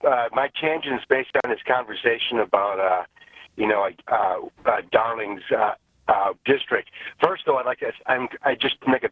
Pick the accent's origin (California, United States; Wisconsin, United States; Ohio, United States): Wisconsin, United States; Middleton; I'm from Madison, Middleton